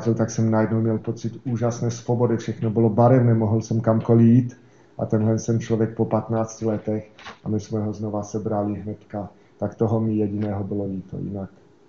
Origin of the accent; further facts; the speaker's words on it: Moravian-Silesian Region, Czechia; born there; já jsem se narodil na Slezsku, takže 10 kilometrů do Polska, 10 na Slovensko, vyloženě v tomhle jistém cípu. Takže tam jsem chodil do církve bratrské od mala.